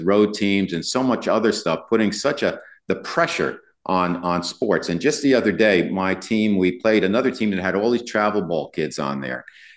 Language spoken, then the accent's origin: English; New Jersey, United States; now in Carlsbad, United States; because we're out in Carlsbad, California, which is a really hotbed of sports, much more so than when I grew up in New Jersey, where it was baseball season in the spring.